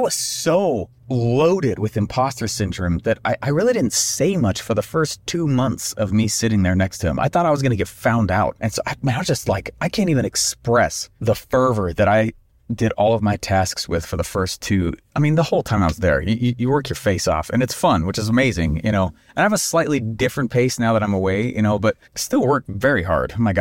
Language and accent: English; Denver, Colorado, United States; And I grew up in Denver.